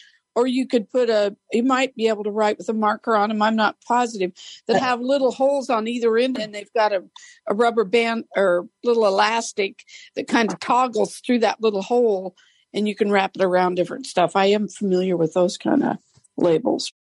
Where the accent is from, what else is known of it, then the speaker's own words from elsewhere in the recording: Idaho, United States; Now, I'm from Idaho. I never heard of a collard in my life.